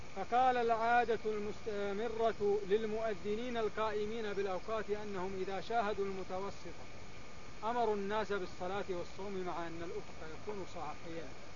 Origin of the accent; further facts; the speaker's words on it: Mecca, Makkah Province, Saudi Arabia; كم واحد عندنا في مكة يعرف الحساب